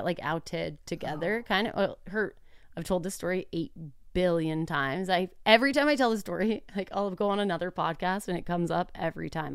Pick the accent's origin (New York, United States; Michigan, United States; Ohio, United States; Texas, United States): Texas, United States; Dallas; my parents are from Pennsylvania, but I grew up in Dallas.